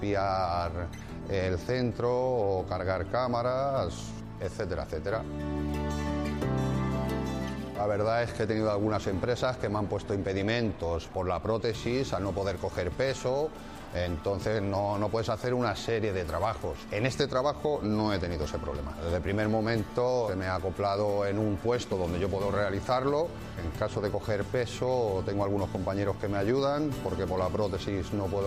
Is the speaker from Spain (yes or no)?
yes; Getafe, Community of Madrid, Spain; soy de Getafe.